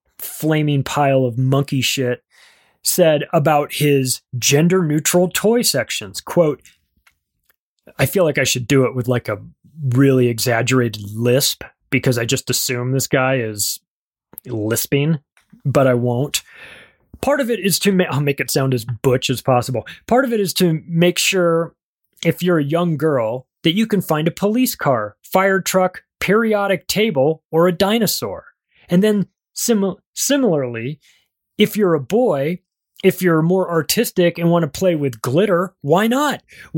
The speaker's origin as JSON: {"language": "English", "region": "California", "country": "United States", "tie": "born or raised there", "said": "I'm from Southern California. I grew up there. I love it. Loved it. Beautiful place."}